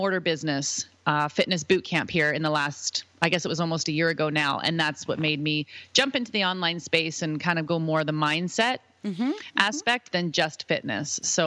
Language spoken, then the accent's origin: English; Ontario, Canada; When I was 6, my parents got separated, and I grew up in Ontario, Canada, so on the East Coast.